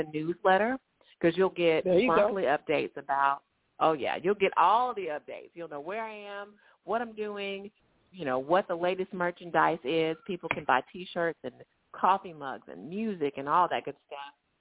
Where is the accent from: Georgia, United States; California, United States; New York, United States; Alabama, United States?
Alabama, United States; Anniston; But I'm also going to be in Anniston, Alabama. It's great to be in my hometown when I can.